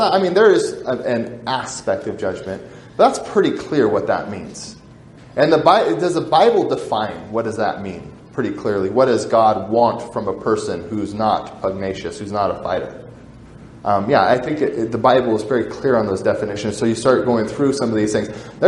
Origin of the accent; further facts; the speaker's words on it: Pacific Northwest, United States; Because I was raised in the Northwest. It's rude in the Northwest. It's not rude in the South.